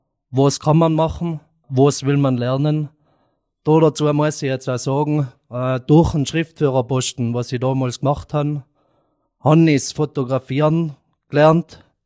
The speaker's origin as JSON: {"language": "German", "town": "Mieming", "region": "Tyrol", "country": "Austria", "said": "ich komme aus Mirming, aus dem schönen Sonnenplateau Mirming, wie ihr es alle kennt. Ich bin 28 Jahre alt, bin daheim tätig am elterlichen Vollerwerbsbetrieb, seit 8 Jahren"}